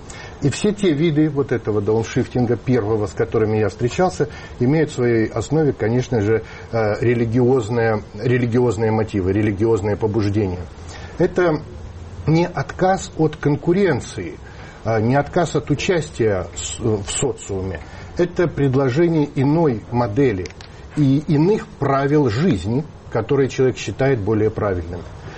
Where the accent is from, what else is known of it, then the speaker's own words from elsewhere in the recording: Siberia, Russia; Учитывая, что я сибиряк, имеющий прямые корни, восходящие к каторжанам